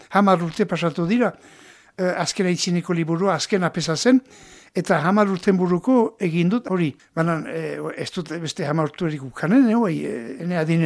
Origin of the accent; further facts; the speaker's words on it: Navarre, Spain; Eta enetzat Iruña da gure hiriburua. Ta ni ere Nafarra naiz? Eletar gisa.